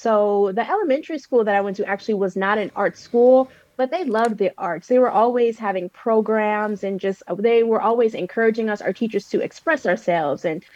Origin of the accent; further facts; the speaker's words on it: Gary, Indiana, United States; born there; So I was born in Gary, Indiana